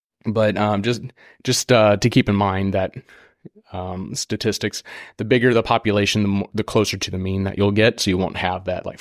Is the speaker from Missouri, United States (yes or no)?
yes; Missouri, United States; Number seven, my home state, Missouri, is violent crime rate of 542 per 100,000 residents